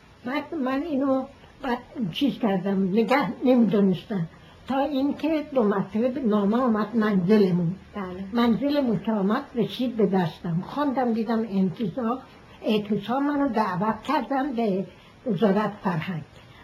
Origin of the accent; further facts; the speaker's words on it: Tehran, Tehran Province, Iran; born there; در تهران به دنیا آمدم و تقریبا 7 سالم بود که پدرم فوت کرد